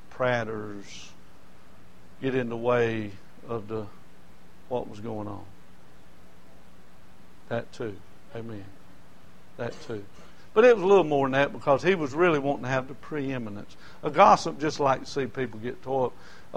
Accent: Lancaster, United States; Yeah, y'all make fun of me because I grew up in Lancaster.

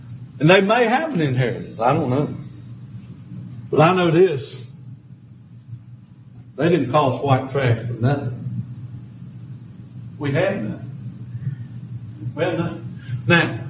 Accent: Charlotte, North Carolina, United States; born there; But I was born in Charlotte Memorial Hospital.

